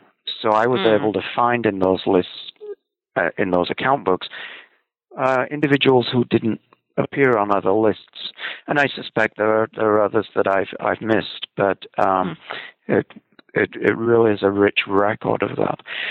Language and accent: English; Scotland, United Kingdom; I can say this being Scottish